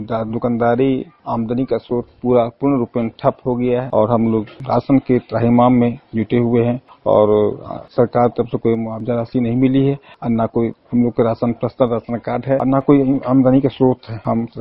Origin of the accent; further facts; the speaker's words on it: Munger, Bihar, India; चंडी स्थान भक्तपुर मुंगेर का निवासी हूं